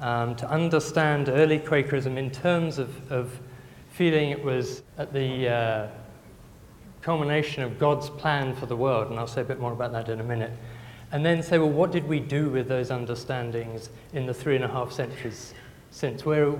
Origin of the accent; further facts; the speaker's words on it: England, United Kingdom; I'm from Britain, and in particular I'm from England. So very reserved